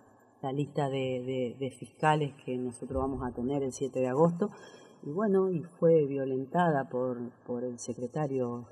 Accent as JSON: {"language": "Spanish", "town": "Chacabuco", "region": "Buenos Aires Province", "country": "Argentina", "said": "yo soy de Chacabuco, mucha gente me conoce, pero mucha gente no"}